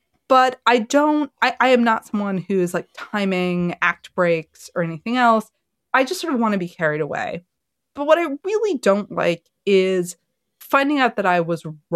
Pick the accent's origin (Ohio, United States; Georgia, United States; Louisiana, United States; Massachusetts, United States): Massachusetts, United States; Boston; And look, I grew up in the Boston area.